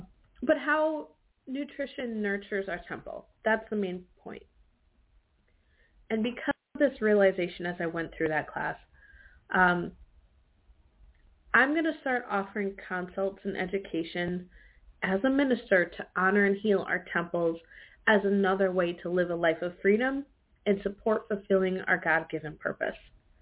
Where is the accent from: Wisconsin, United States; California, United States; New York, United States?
Wisconsin, United States; I'm from Wisconsin. I love dairy.